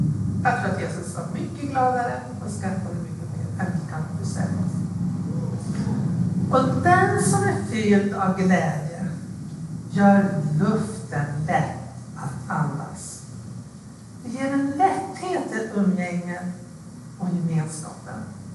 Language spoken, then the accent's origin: Swedish; Västerbotten County, Sweden; Stora pingstkonferensen som var i Umeå, som var i Husmolina där jag växte upp.